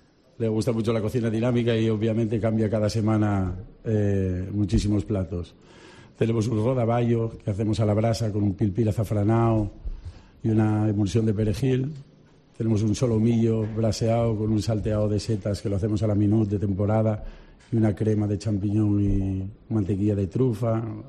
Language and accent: Spanish; Asturias, Spain; yo vengo de Asturias, del Cantábrico